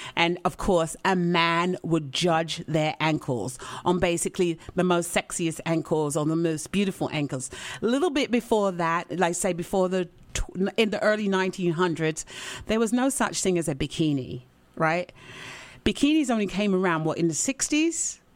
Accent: England, United Kingdom; I'm a woman, I'm a black woman, I'm tall, I'm English

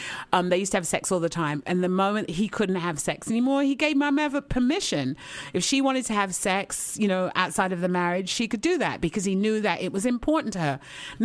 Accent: England, United Kingdom; I'm a woman, I'm a black woman, I'm tall, I'm English

